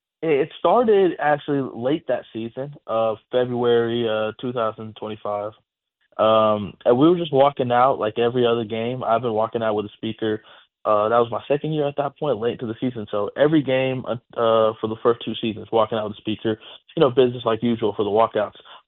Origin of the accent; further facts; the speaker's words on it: Lake Charles, Louisiana, United States; I'm from Lake Charles, Louisiana. So McNeese is the hometown school. I lived, grew up 5 minutes away from the campus. So that's where home is.